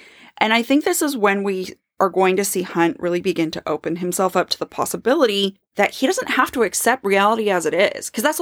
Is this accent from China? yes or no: yes; China; All I say is, well, I grew up in China.